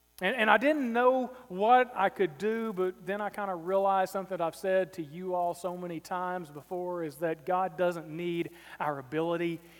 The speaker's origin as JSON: {"language": "English", "town": "Springfield", "region": "Kentucky", "country": "United States", "said": "I'm from Springfield, Kentucky. It's a small town. We have more cows than people."}